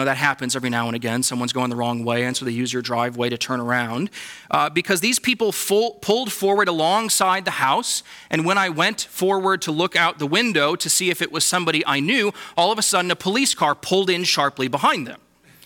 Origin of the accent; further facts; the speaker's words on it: Wisconsin, United States; I grew up here in Wisconsin, but now live in the state of Illinois.